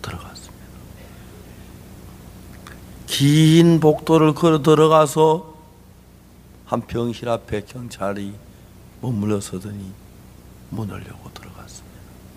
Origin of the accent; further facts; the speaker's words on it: Los Angeles, California, United States; 일본 오키나와 병원에 가서 6개월 동안 치료를 받았어요. 그리고 미국 고향 LA로 가는 비행기에 올랐어요.